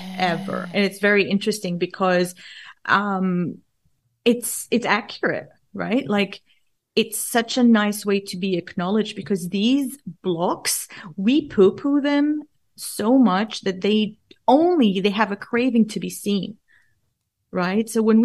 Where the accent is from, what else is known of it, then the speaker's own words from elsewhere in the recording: Jordan; So I grew up in the Middle East, and I grew up in the 80s and the 90s. And while I was growing up, there was like so much war around us, around Jordan, where I grew up.